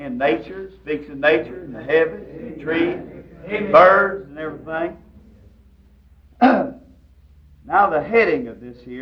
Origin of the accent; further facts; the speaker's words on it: the South, United States; Even though I am a Southerner, I don't know any place I'd rather be than to be in the East